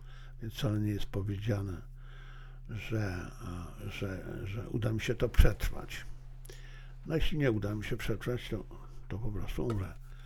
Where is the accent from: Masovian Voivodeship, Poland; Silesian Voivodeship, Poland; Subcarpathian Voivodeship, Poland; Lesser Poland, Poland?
Silesian Voivodeship, Poland; Zabrze; To jest akurat coś, co ja pamiętam z młodości, z dzieciństwa. To był standard u nas na Śląsku. Nie wiem, jak było to gdzie indziej, ale na Śląsku, w Zabrzu, to był standard, że nie było energii